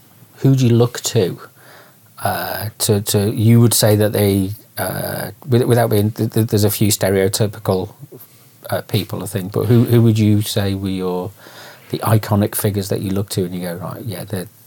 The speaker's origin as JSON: {"language": "English", "town": "Liverpool", "region": "North West England", "country": "United Kingdom", "tie": "born or raised there", "said": "my experience growing up in Liverpool is very similar in a sense"}